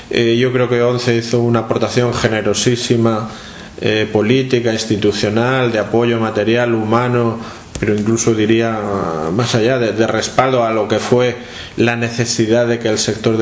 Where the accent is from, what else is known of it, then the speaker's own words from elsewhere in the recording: Spain; yo lo haría como español y como miembro de una comunidad amplia como es España.